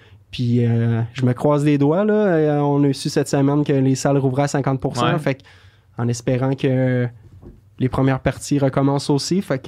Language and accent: French; Quebec, Canada; j'ai grandi en Beauce, puis en arrière de chez mes parents, c'est un grand terrain, ensuite une clôture, puis un champ dans des vallées avec des chevaux.